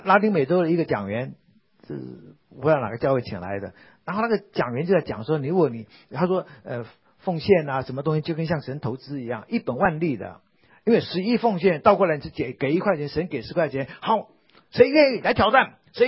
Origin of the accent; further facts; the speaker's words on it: Taiwan; 我从台湾来的时候